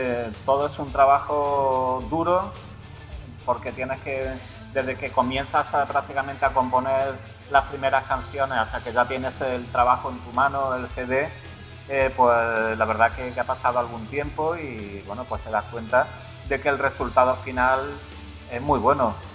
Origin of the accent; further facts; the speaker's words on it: Spain; desde España.